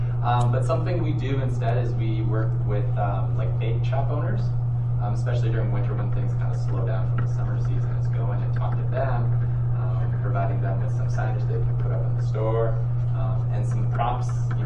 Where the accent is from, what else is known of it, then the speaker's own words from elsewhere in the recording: Wisconsin, United States; also born or lived in Utah; I'm from Wisconsin, but I lived out in Utah for the last 7 years.